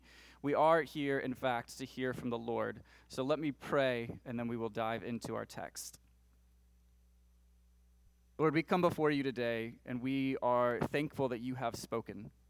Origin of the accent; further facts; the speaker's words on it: Hazelwood, United States; So I grew up in Hazelwood and have been at Chatham my whole life, really.